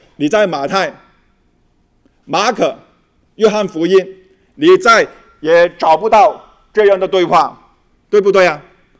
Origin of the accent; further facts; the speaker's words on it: China; 好像我们中国人所说的子承父业